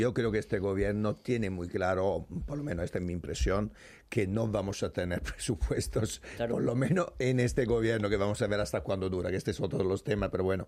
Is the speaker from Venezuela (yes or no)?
no; Italy; now in Spain; Bueno, pero yo como soy italiano